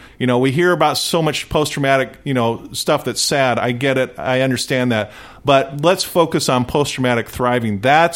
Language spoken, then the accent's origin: English; Fullerton, California, United States; You know, I grew up in Fullerton.